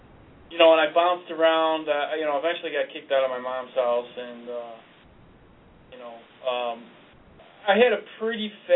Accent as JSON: {"language": "English", "town": "Chicago", "region": "Illinois", "country": "United States", "tie": "born or raised there", "said": "I grew up in Chicago, so my dad wasn't around"}